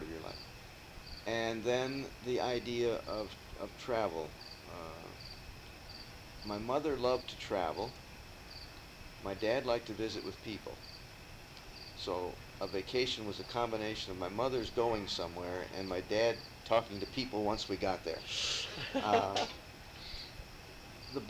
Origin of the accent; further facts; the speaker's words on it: Mount Pleasant, Michigan, United States; born there; Well, I was born in Mount Pleasant, Michigan in 1937.